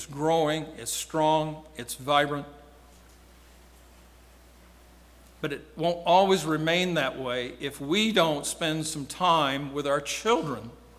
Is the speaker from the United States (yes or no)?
yes; Vincennes, Indiana, United States; I recently made a trip to my hometown of Vincennes. Hadn't been there in 20 plus years, or 30 plus years probably.